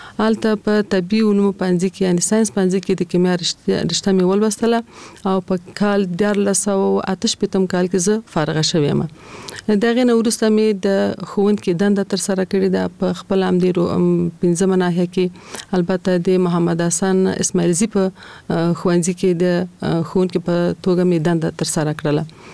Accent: Kabul, Afghanistan; په کال 1940 کال کې زه په کابل ښار کې زیږیدلی یم. زیږون مې په کابل کې شوی دی او ژوند مې هم د کابل ښار په 15 ناحیه کې، یعنی د خوشحال مینې منطقه کې ما ژوند کړی دی.

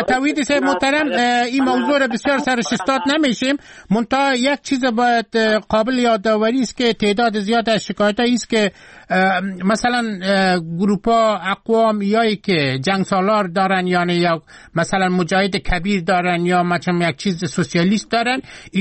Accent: Afghanistan; خودم هم ترکمن هستیم، یعنی در افغانستان

